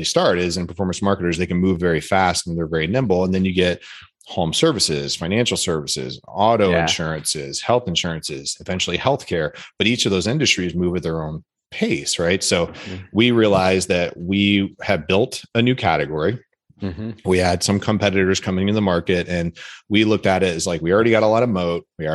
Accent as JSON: {"language": "English", "town": "Akron", "region": "Ohio", "country": "United States", "said": "But I'm from Akron, Ohio, right? Like, we most Midwesterners"}